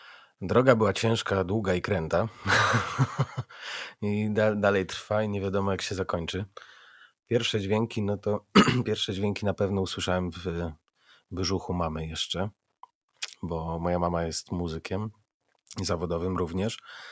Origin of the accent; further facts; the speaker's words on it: Lublin, Lublin Voivodeship, Poland; chyba jedyna w województwie lubelskim, bo pochodzę z Lublina